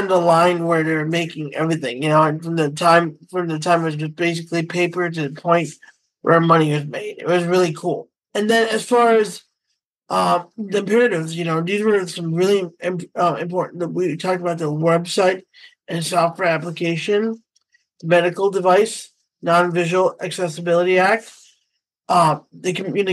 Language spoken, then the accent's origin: English; Cleveland, Ohio, United States; I'm from the Cleveland area.